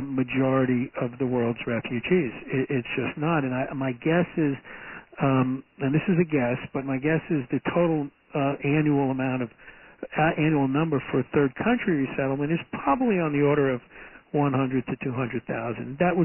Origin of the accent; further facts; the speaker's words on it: New York, United States; And I grew up on Long Island.